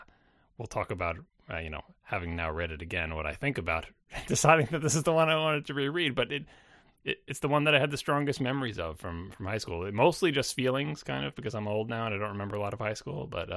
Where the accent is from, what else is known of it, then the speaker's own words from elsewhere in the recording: New York, United States; growing up on Long Island, you go into the city to just do, you know, city stuff, like everybody does all the touristy things